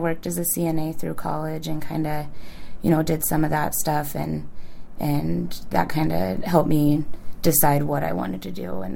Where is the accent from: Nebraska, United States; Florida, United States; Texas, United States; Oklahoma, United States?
Nebraska, United States; Sidney; So I grew up in Sydney, Nebraska, which is in way western Nebraska